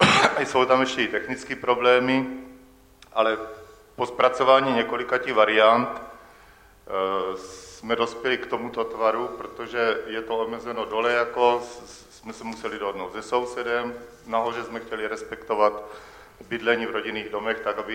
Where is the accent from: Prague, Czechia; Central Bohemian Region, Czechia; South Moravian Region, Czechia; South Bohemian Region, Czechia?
South Moravian Region, Czechia; Brno; jsem z Brna